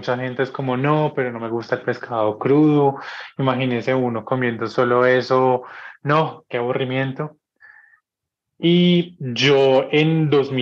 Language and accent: Spanish; Pereira, Risaralda, Colombia; Yo soy de Pereira, pero pues realmente mi corazón y toda mi familia está en un pueblo cerca de Pereira que se llama Marsella, que es muy bonito. Todo pues como en arquitectura cafetera, muy tranquilo.